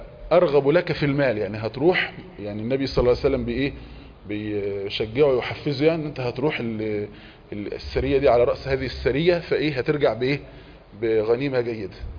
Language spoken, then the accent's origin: Arabic; Egypt